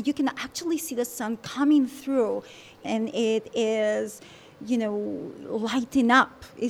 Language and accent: English; Lima, Peru; moved away as an adult; now in Arizona, United States; I'm from Peru. I'm from Lima. And of course, when I came here to Arizona, it was 17 years ago